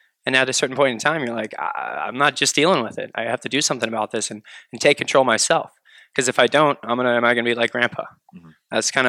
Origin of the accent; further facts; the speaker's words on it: Brook Park, Ohio, United States; I'm originally from Brook Park.